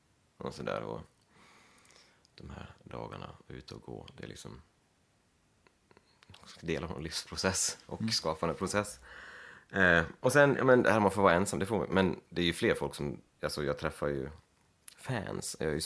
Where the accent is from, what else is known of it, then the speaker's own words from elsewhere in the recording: Leksand, Dalarna County, Sweden; Jag kommer från Leksand, och jag har mina föräldrar och en syster här i Krokarna.